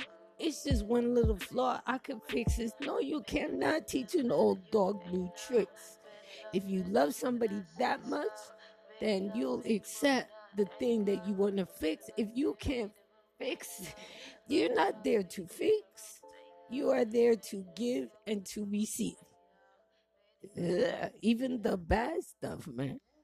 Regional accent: Jamaica; accent: patois; when I get very angry, my patois accent just...

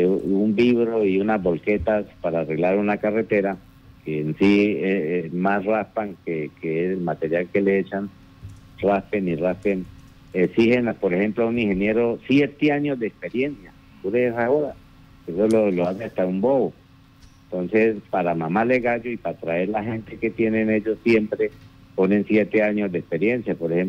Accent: Orocué, Casanare, Colombia; Ese es el mensaje que tenemos nosotros como llaneros y como orocueños

